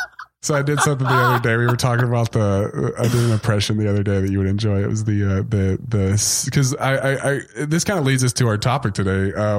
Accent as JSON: {"language": "English", "town": "Atlanta", "region": "Georgia", "country": "United States", "tie": "born or raised there", "said": "I grew up in Atlanta."}